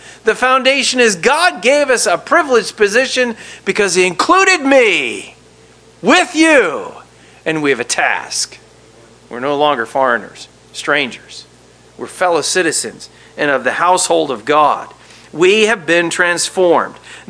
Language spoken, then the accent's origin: English; United States; I'm an American like you. You know, it's a special thing to be a Native American, born here.